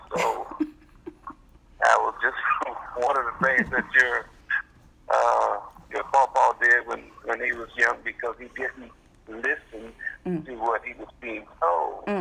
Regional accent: Westlake, Louisiana, United States; I grew up in Westlake, Louisiana. Westlake was a little sleepy town.

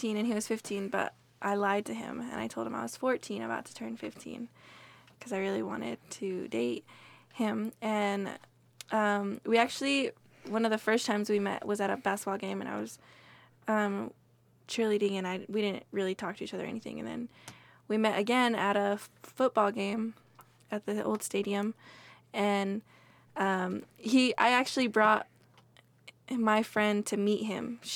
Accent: Portales, New Mexico, United States; born there; I was born here in Portales.

